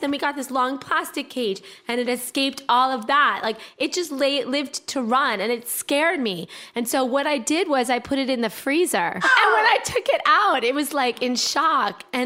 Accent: Washington, District of Columbia, United States; I grew up in DC.

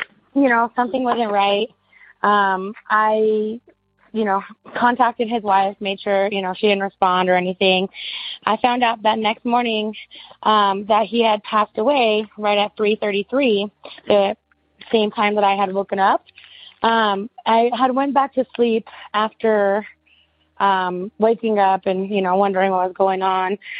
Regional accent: Denver, Colorado, United States; I am from Denver, Colorado.

